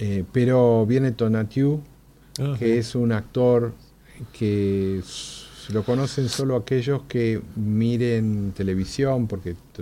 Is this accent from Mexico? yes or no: no; Argentina; me pregunta de dónde soy, le digo de Argentina